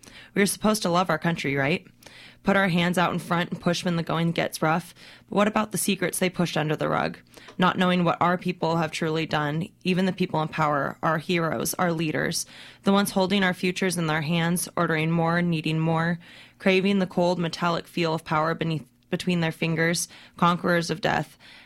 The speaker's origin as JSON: {"language": "English", "region": "Oregon", "country": "United States", "tie": "born or raised there", "said": "Yeah, growing up in Oregon schools"}